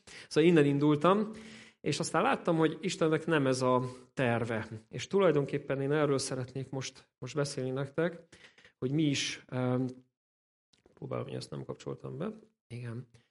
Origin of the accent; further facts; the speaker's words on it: Budapest, Hungary; also born or lived in Western Hungary; mi budapestiek vagyunk eredetileg, de most egy 27 évet Nyugat-Magyarországon töltöttünk, úgyhogy most egy picit így hazajöttünk. Mindig itt a 11. kerületben laktunk, de még nem tudjuk pontosan, hol fogunk letelepedni, mert most még egyelőre albérletben vagyunk.